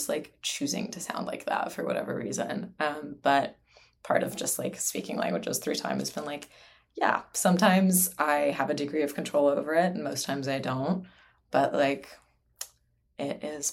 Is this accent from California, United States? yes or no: yes; San Francisco, California, United States; I was born in San Francisco, raised in San Francisco, but my parents are from the former Yugoslavia, so they raised me speaking Serbo-Croatian